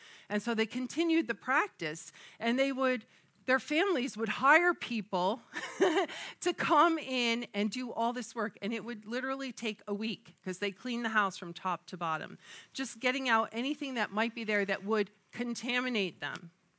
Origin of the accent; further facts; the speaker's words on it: United States; oh, I come from New York, you know, like New Jersey area. No one's more crazy.